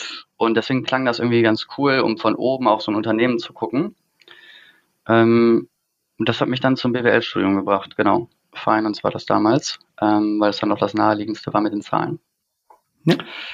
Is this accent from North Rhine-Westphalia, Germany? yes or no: yes; Cologne, North Rhine-Westphalia, Germany; Ich komme aus Köln